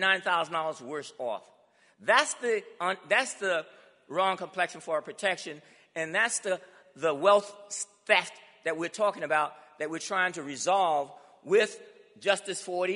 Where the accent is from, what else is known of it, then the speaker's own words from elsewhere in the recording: Alabama, United States; Not, see, I grew up in Alabama. No paved streets, no street lights, no water system, but we pay taxes.